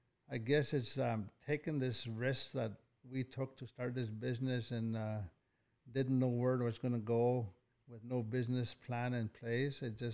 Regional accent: Fort McKay, Alberta, Canada; We're born and raised in Fort McKay, Fort McMurray.

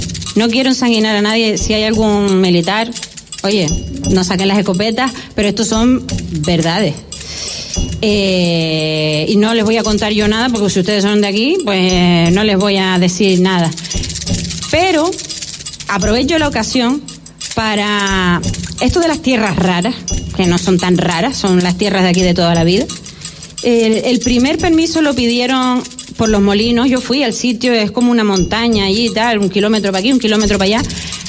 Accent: Canary Islands, Spain; Yo, la verdad es que soy majorera y no lo tenía muy presente

